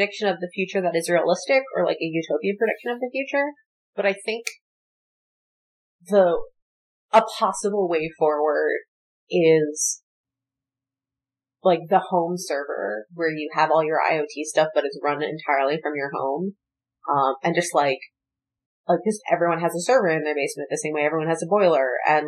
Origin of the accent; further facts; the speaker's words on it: Philadelphia, Pennsylvania, United States; I grew up in Philadelphia, which is like horrible schools.